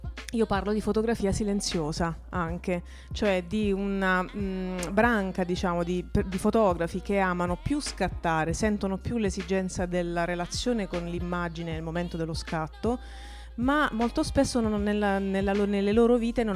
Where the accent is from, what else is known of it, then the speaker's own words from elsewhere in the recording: Taranto, Apulia, Italy; Io dico, da donna del sud, perché io sono pugliese di origini, quindi